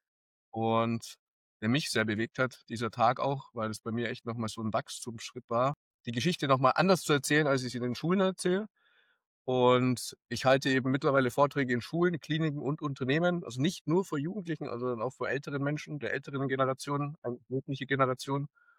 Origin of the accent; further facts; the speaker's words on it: Augsburg, Bavaria, Germany; von Augsburg, meiner Heimatstadt, nach Kapstadt.